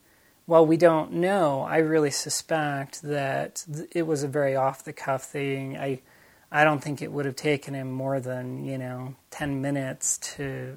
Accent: South Bend, Indiana, United States; also born or lived in Baltimore, United States; We're originally from the East Coast. I was born in Baltimore. And my mom had been tracted out before I was born. We lived around the D.C. area for a while and Baltimore area. Then we moved to South Bend, Indiana.

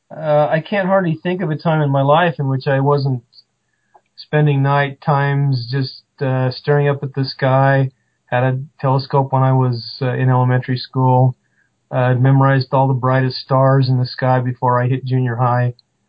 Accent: Delta, Utah, United States; Well, I grew up in Delta, Utah, which has incredibly dark skies.

